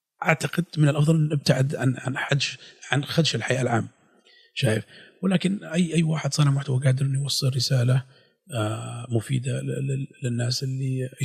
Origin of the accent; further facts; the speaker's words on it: Saudi Arabia; accent: Bedouin; البدويه اللي يعني لهجتي اللي اتعلمتها بالفيصليه لهجتي هذه حتى ما يقولوا بابا ولا يقولوا دادي يقولوا يوبا